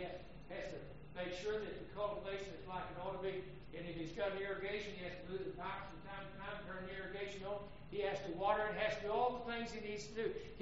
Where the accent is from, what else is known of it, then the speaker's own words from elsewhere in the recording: Texas, United States; I lived in West Texas for a long time. I grew up in West Texas. And the wind really blows out in Amarillo and in that area.